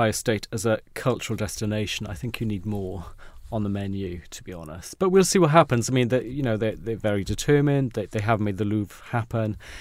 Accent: Cardiff, Wales, United Kingdom; I'm from Cardiff, so I was really happy.

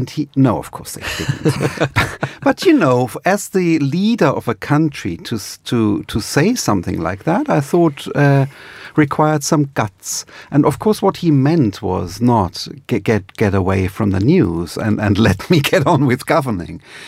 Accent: Munich, Bavaria, Germany; I was just back in my hometown of Munich

